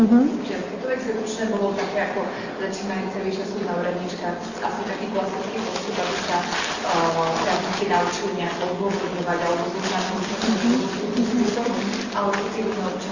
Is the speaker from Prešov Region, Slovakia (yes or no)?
yes; Prešov, Prešov Region, Slovakia; som Prešovčanka a v súčasnosti aj pôsobím na okresnom súde Prešov